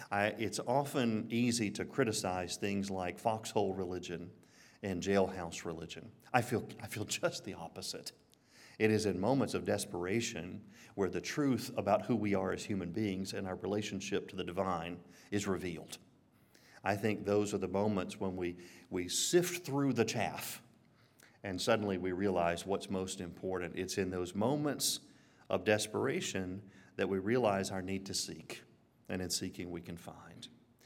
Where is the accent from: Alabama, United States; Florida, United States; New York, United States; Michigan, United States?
Alabama, United States; I grew up on the Pleasant Grove, Midfield, Jasper side of town.